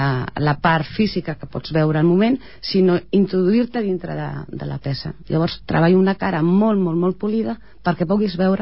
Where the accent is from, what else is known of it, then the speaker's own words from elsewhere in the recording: Ripollet, Catalonia, Spain; molt arrelada a Ripollet, evidentment perquè soc de Ripollet